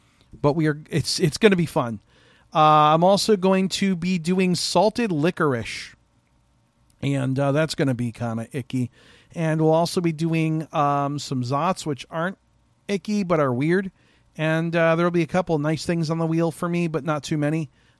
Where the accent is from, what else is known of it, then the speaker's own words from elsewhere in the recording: Chicago, Illinois, United States; I grew up in Chicago. I have lived my entire life up until this point in Chicago, so that's my team.